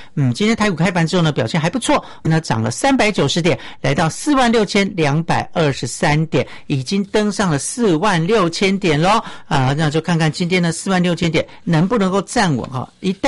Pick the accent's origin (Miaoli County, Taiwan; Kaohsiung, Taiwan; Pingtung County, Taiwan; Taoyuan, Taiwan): Miaoli County, Taiwan; 还有我的家乡苗栗，也欢迎大家来面，哎，这个苗栗呢来玩玩哈、哦。